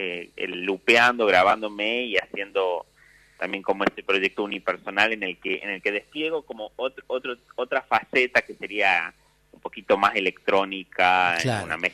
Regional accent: Simoca, Tucumán, Argentina; yo soy tucumano, de Simoca, más específicamente. No le decimos pibe a los chicos, le decimos changuito, claro. Chango chico.

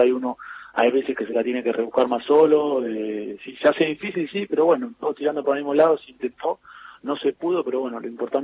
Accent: Vicente López, Buenos Aires Province, Argentina; Yo soy acá de Vicente López

